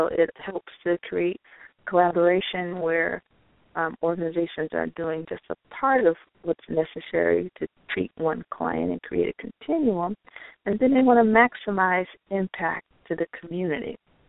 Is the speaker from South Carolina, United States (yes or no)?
no; Chicago, Illinois, United States; Like I said, I'm from Chicago.